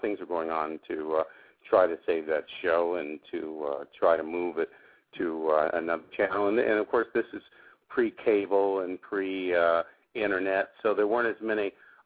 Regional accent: Kansas, United States; now in California, United States; I've been in California now for many years, but I grew up in Kansas and went to college back there.

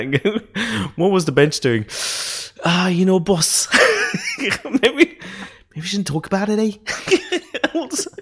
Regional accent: England, United Kingdom; now in Australia; I'm in Australia. You're in Australia. Yes, we're English originally.

